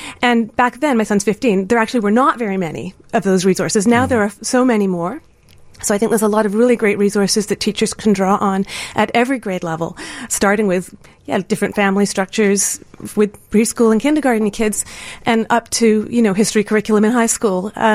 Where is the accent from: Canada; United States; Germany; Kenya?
Canada; I'm from Canada, so I don't exactly know what the structures are in Illinois